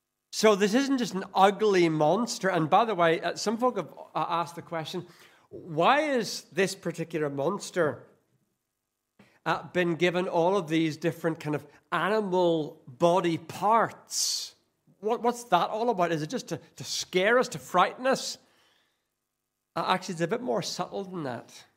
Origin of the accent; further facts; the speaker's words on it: Northern Ireland, United Kingdom; In Northern Ireland, where my accent comes from, everything from the Pope to Ian Paisley, and all in between.